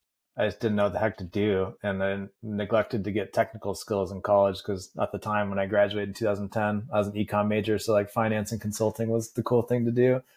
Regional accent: San Diego, California, United States; also born or lived in San Francisco; now in Jackson, United States; I grew up in San Diego and then went to Stanford and then spent, you know, 8 years in San Francisco after

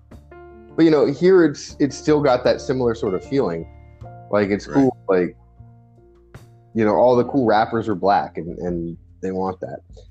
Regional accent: Singapore; also born or lived in Japan; I grew up in Singapore and in Japan. Like, that's where I spent my childhood.

